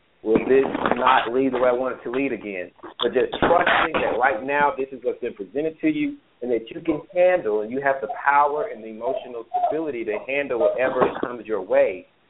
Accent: North Carolina, United States; I'm from North Carolina too, Keisha. That's why I asked.

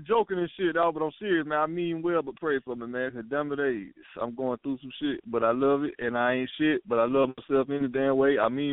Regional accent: Georgia, United States; I'm from Georgia. I'm 3 hours from Atlanta. I'm dirty South Georgia.

